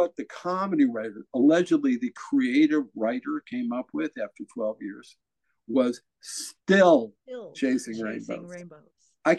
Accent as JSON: {"language": "English", "town": "Cleveland", "region": "Ohio", "country": "United States", "tie": "born or raised there", "said": "I grew up in Cleveland, Ohio, so we had the Cleveland Indians baseball team"}